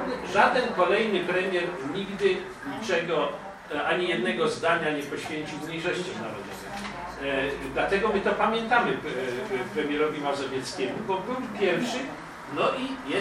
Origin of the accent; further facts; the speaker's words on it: Silesian Voivodeship, Poland; My ze Śląska Górnego, inne regiony były w różnej sytuacji, my ze Śląska Górnego nie mogliśmy się uczyć języka niemieckiego od 1945 do 1989 włącznie.